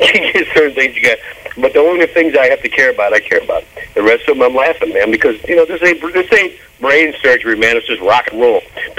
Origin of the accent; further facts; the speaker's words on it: Texas, United States; I'm from Texas. I love Texas. I really do.